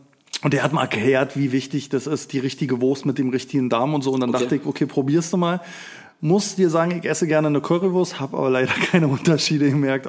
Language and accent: German; East Germany, Germany; Ich weiß nicht, kennt ihr, ich bin ja Ossi